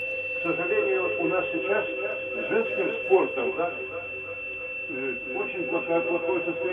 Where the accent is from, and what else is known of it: Kyiv, Ukraine